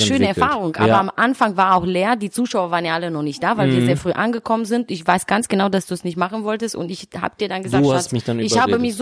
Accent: Romania; German is a second language; Also bei uns in Rumänien funktioniert alles mit Untertitel, es wird einfach Englisch gesprochen und es wird Untertitel und dann so funktioniert das eben in Deutschland nicht.

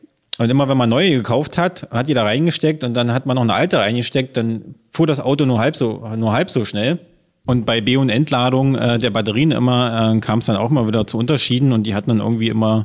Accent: Wittenberg, Saxony-Anhalt, Germany; Tesvolt haben wir hier gegründet, weil wir auch hier aufgewachsen sind. Wir sind hier geboren in Lutherstadt Wittenberg und wollten halt dort auch arbeiten, wo wir geboren sind. Und nicht in der Großstadt, sondern auch im Grünen, wo unsere Kinder aufwachsen.

